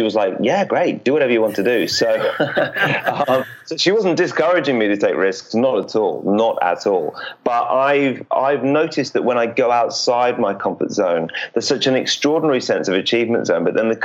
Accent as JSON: {"language": "English", "region": "London", "country": "United Kingdom", "said": "I'm from London, and I'm in London now."}